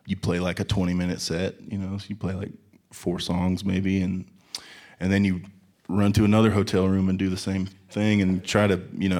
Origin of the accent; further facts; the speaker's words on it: Tulsa, Oklahoma, United States; But for me, where growing up in Tulsa really made an impact on my music was the current music scene there and the songwriters that are coming out of there right now.